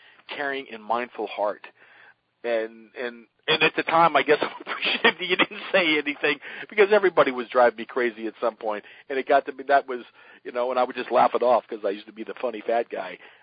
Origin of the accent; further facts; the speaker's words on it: New Jersey, United States; also born or lived in Connecticut; Yeah, no, I grew up in New Jersey, and from New Jersey moved to Connecticut when I was around 10 years old, and while being in Connecticut, I discovered the guitar